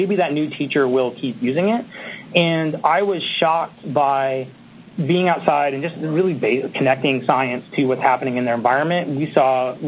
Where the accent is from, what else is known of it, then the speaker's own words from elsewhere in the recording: United States; And I grew up on Lake Michigan, so I'm thinking, oh, my God, this is just crazy.